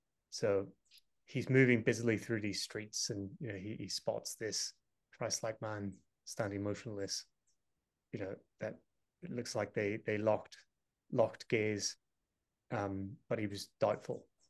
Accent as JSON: {"language": "English", "region": "Northern Ireland", "country": "United Kingdom", "tie": "born or raised there", "said": "Very different from the scenes that I grew up in Northern Ireland"}